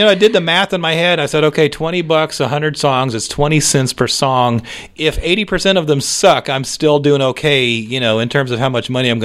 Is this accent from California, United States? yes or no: yes; Tracy, California, United States; also born or lived in Stockton; I grew up over in Tracy and Stockton.